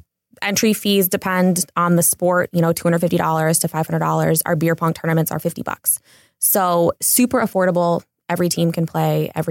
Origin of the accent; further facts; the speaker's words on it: Cleveland, Ohio, United States; So I'm a huge sports fan because I'm from Cleveland and I essentially get free things in exchange for watching basketball games and buying merchandise.